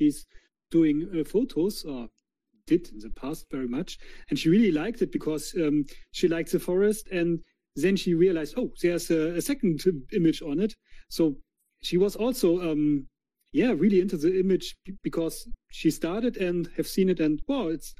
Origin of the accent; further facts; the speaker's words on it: Germany; from Germany, but I'm not alone.